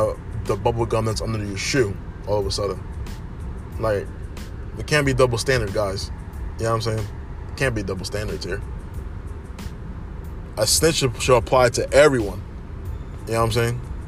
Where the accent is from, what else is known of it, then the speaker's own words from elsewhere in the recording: Philadelphia, Pennsylvania, United States; But yeah, that's growing up in North Philly.